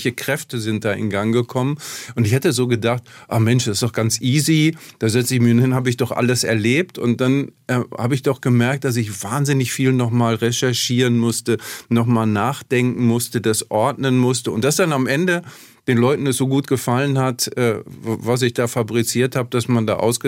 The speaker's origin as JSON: {"language": "German", "town": "Herne", "region": "North Rhine-Westphalia", "country": "Germany", "tie": "born or raised there", "said": "ich hänge auch immer noch an Westfalia Herne, das ist also der kleine Club meiner Heimatstadt"}